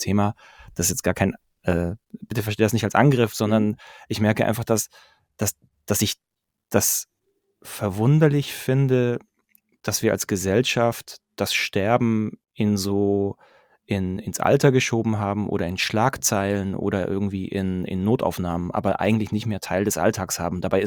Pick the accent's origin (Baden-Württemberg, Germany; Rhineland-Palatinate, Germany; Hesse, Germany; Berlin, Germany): Baden-Württemberg, Germany; Pforzheim; now in Stuttgart, Germany; 35, gebürtiger Pforzheimer, jetzt mittlerweile seit 10 Jahren in Stuttgart.